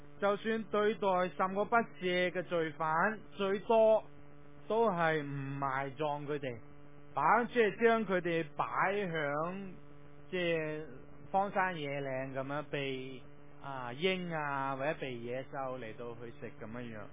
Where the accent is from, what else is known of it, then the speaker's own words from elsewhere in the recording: China; 即系对于我哋中国人嚟讲，好似都系尽量都系土葬嘅，系啦。